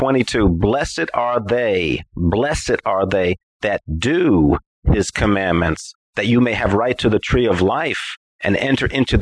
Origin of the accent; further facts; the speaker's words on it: New York, United States; now in Tennessee, United States; I'm in a place called Tennessee at the moment, even though I'm from New York.